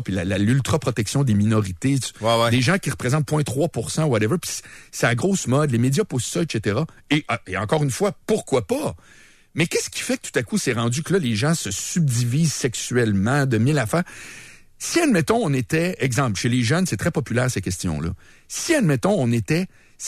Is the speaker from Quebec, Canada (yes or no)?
yes; Charlesbourg, Quebec, Canada; je viens de Charlebourg, puis grand-père vient de Saint-Tite. Tu peux pas avoir plus catholique blanc la patente.